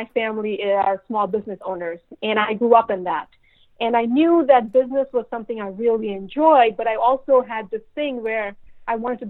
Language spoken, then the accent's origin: English; U.S. Virgin Islands; I grew up in the American paradise. My childhood was eating mangoes off of mango trees and hanging out at the pool. And, you know, like, that was my childhood. And that's still home. I still get to go home to that.